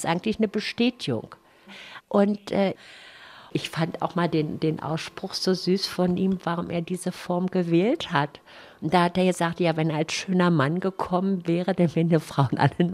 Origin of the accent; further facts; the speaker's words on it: Neuruppin, Brandenburg, Germany; Ja, ich habe meine Kindheit in Neuruppin verbracht und da ich eben aus dem gläubigen Elternhaus komme